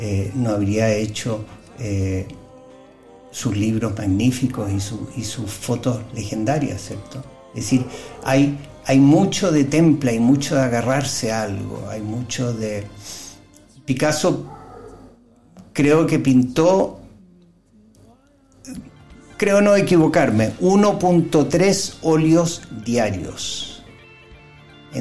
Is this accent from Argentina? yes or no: no; Chile; Vuelvo como a la canción